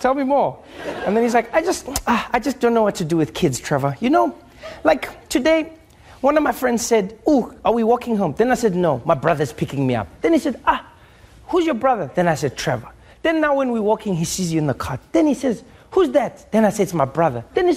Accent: South Africa; when I was growing up in South Africa

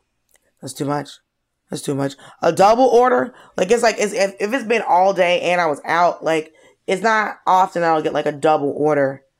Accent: Georgia, United States; I grew up in Georgia.

